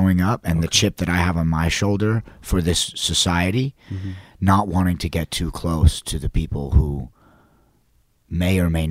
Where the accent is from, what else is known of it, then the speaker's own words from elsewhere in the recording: San Diego, California, United States; Yeah, basically, growing up in San Diego with Orko